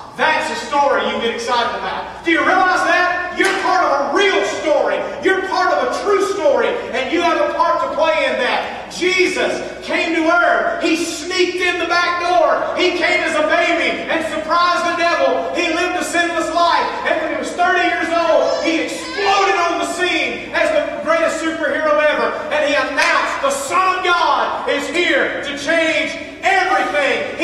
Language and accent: English; Mississippi, United States; I'm from Mississippi. We just call it a coon.